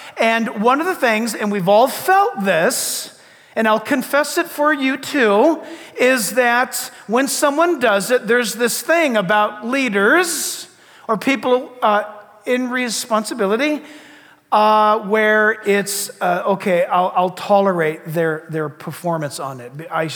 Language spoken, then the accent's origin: English; United States; Now look, as an American, and what I love about being an American is all of us, where are you from? I mean, my descendants came from the Azore Islands.